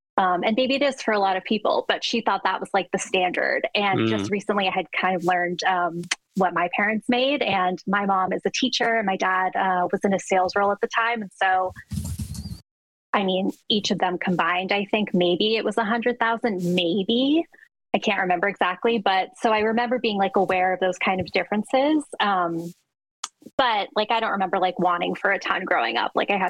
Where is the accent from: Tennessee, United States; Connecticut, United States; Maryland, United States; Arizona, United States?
Arizona, United States; Phoenix; also born or lived in New York; I was born in New York. I grew up in Phoenix, Arizona.